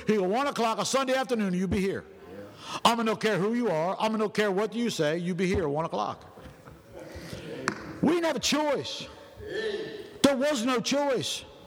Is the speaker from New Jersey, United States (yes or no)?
yes; New Jersey, United States; also born or lived in Philadelphia; I'm a farm boy. I was born in Philadelphia, grew up in South Jersey. I grew up on a farm.